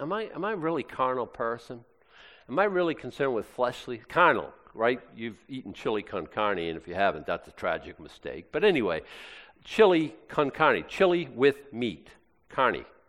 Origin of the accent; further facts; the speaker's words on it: United States; I'm an American, okay?